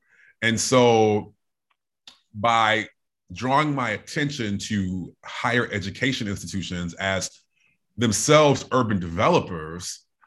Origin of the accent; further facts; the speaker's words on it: Beloit, Wisconsin, United States; So I actually grew up in a college town in Wisconsin, Beloit, Wisconsin, but it's also a factory town.